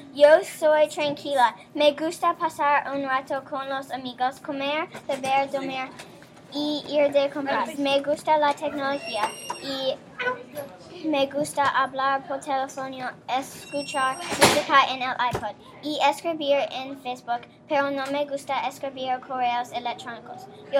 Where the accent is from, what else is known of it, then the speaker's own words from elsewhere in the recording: Virginia, United States; Spanish is a second language; Yo soy de Virginia.